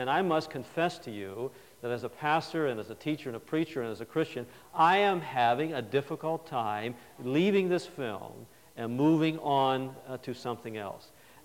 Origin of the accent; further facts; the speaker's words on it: United States; as I look back as a student of history and being an American for the last 20 or 30 years